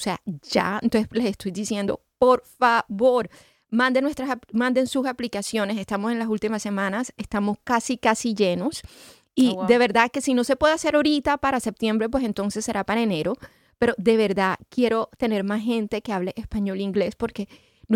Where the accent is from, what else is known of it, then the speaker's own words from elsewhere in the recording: Colombia; yo soy colombiana, mis hijos se ríen de mí.